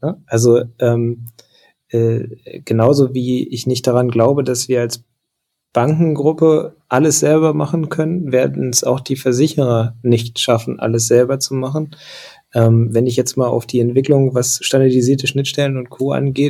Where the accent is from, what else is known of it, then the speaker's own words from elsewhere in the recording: Hanover, Lower Saxony, Germany; ich bin Hannoveraner